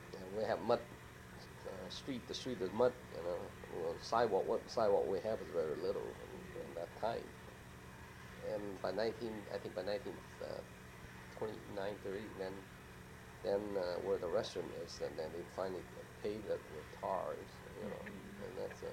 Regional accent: Los Angeles, California, United States; born there; And I was born in Los Angeles.

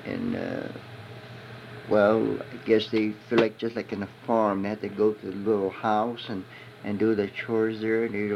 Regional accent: United States; born there; And you'll find American people just like me. I'm an American-born Chinese.

